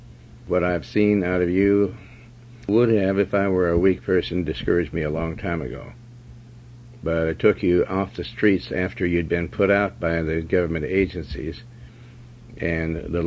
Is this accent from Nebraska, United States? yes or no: no; Montana, United States; I was raised in Montana, and I've been around a lot of farms.